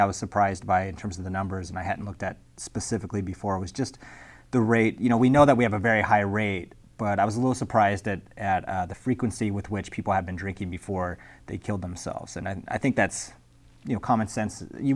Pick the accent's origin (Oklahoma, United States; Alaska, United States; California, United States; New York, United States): Alaska, United States; I grew up in Alaska.